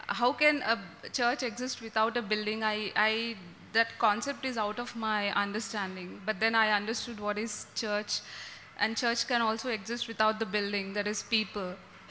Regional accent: Hyderabad, Telangana, India; Hello everyone, I'm from Hyderabad.

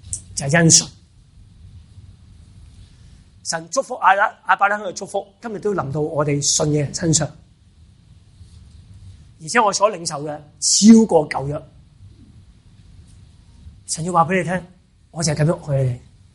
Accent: China; 我中国人咧有种即系好讲谦卑啊！我中国人特别强调谦卑啊

